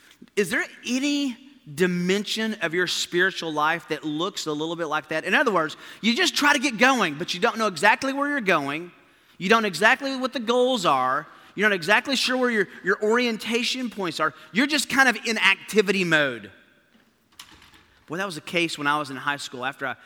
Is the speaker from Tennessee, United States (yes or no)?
yes; Tennessee, United States; I mean, I was from Tennessee, so going to Georgia was a major road trip.